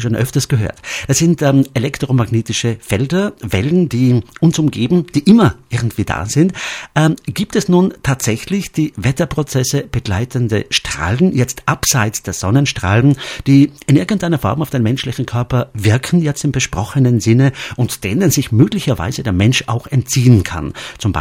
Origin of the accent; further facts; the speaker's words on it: Trentino-Alto Adige, Italy; now in Innsbruck, Austria; Diesen Aspekt finde ich als Südtiroler in Innsbruck besonders interessant.